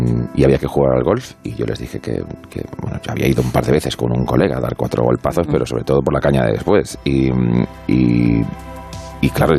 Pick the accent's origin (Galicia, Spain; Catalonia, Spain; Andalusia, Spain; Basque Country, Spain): Andalusia, Spain; Algeciras; Soy de Algeciras.